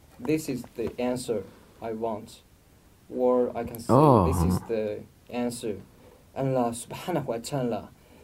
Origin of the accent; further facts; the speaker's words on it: China; after graduation from second university, I want to go back to China, mm-hmm. my hometown.